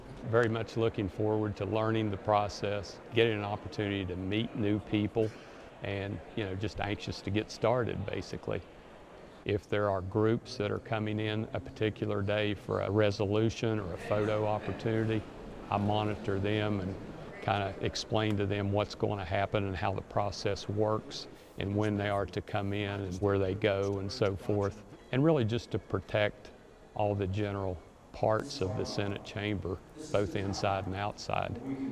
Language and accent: English; Whitesville, West Virginia, United States; also born or lived in Charleston; I was born in Charleston. Grew up actually in a little town in Boone County, Whitesville, West Virginia.